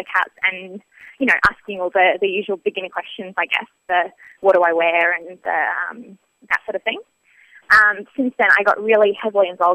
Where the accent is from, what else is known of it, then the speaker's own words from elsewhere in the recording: New Zealand; now in Australia; I guess I'm a Kiwi living in Australia. I've been here for 6 years.